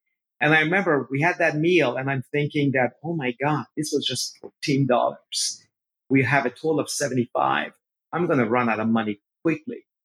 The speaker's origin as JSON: {"language": "English", "country": "Iran", "tie": "born or raised there", "moved": "yes", "lives_now": "United States", "said": "So I talk about growing up in Iran. Then I talk about becoming stateless."}